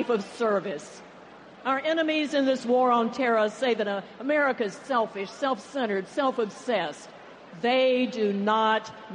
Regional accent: Salisbury, North Carolina, United States; from my hometown of Salisbury, North Carolina, to the south side of Chicago

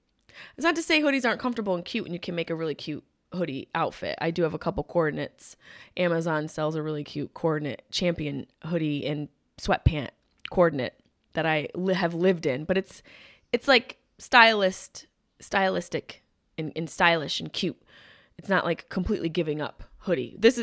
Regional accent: New York, United States; I'm a quote-unquote New Yorker. Upstate New York, which makes up the chunk of the state.

